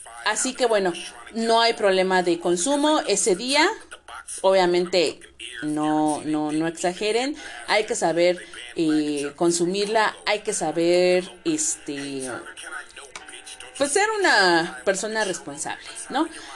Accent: Puebla, Mexico; a los que somos de aquí de Puebla, puedan acudir a esta manifestación

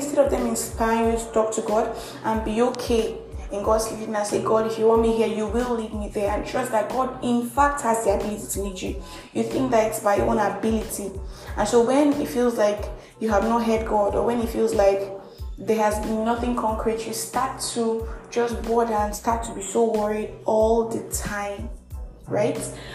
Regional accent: Nigeria; I'm that Nigerian Christian Doholic

